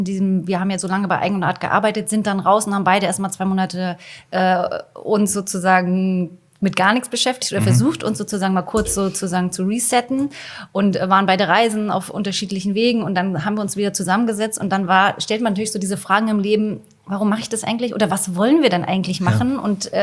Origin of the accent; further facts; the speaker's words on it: Stralsund, Mecklenburg-Vorpommern, Germany; now in Berlin, Germany; Wir kommen beide von der Ostsee quasi. Ja. Ich aus dem Osten, ich komme aus Stralsund